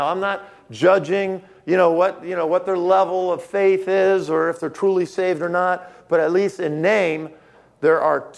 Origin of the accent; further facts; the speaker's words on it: Netherlands; I'm Dutch. I'm from Dutch parents